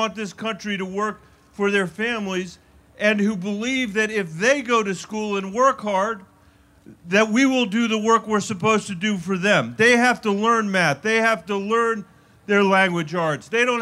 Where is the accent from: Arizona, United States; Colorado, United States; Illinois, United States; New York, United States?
Colorado, United States; from Colorado.